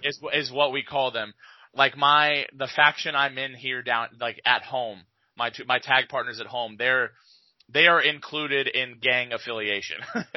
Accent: Knoxville, Tennessee, United States; born there; I was born in Knoxville, Tennessee, just to put that one out there.

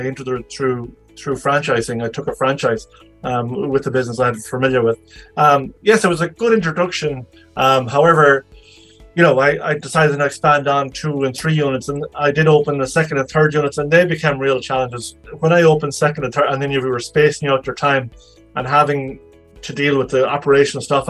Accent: Ireland; as Irish people, I mean, on a smaller note, there would be people that I've worked

